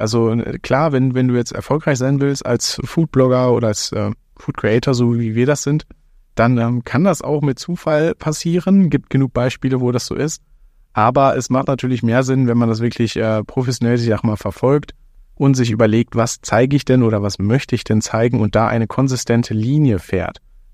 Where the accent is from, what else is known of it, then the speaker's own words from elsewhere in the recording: Italy; ich bin Italiener